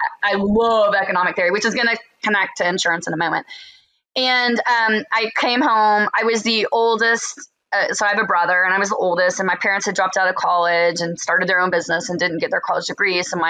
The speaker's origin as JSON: {"language": "English", "town": "Cape Girardeau", "region": "Missouri", "country": "United States", "tie": "born or raised there", "said": "In Florida, in a little small town in Missouri called Cape Girardeau, Missouri, on the river."}